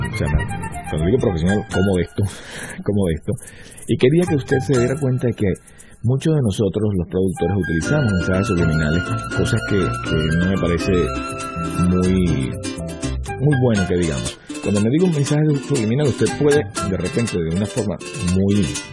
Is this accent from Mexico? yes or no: no; Venezuela; porque somos jóvenes, porque tenemos a Dios en nuestro corazón y porque, por supuesto, somos de Venezuela.